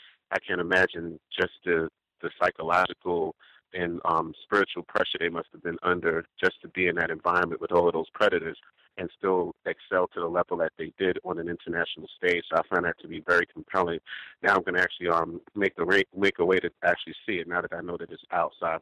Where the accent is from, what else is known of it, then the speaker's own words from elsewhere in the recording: Brooklyn, New York, United States; And I just remember growing up in Brooklyn in the 80s and the 90s, and house parties were one of the most dangerous places you could go